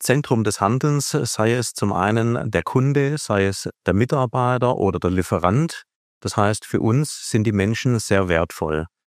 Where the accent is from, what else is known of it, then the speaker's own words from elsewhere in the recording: Baden-Württemberg, Germany; Ich bin eine Schwabe